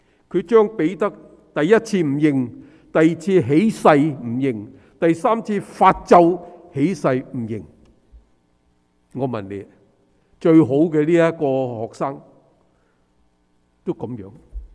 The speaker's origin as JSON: {"language": "Chinese", "country": "China", "said": "我们中国人为什么叫他翻译胡言？因为呢，我们中国北边是胡人，那些胡人说的话我们都不懂听"}